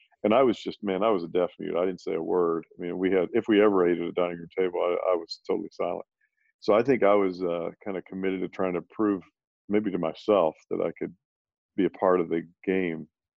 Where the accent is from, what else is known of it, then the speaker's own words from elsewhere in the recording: Kentucky, United States; I grew up in Kentucky, and I stayed there all the way through high school.